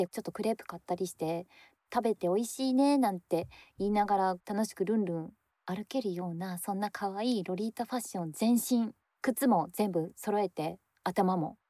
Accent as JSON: {"language": "Japanese", "town": "Chitose", "region": "Hokkaido", "country": "Japan", "tie": "born or raised there", "said": "私、北海道出身なんです。で、生まれが千歳市ですね。千歳で生まれて"}